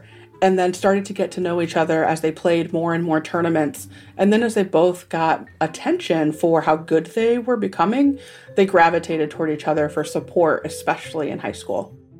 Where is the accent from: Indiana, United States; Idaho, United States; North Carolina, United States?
Indiana, United States; different from where I grew up in Indiana, where you have schools versus schools.